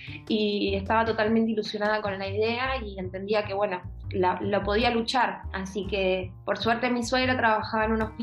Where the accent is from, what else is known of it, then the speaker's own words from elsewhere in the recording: Santa Teresita, Buenos Aires Province, Argentina; born there; Cuando yo nací en el Partido de la Costa, en Santa Teresita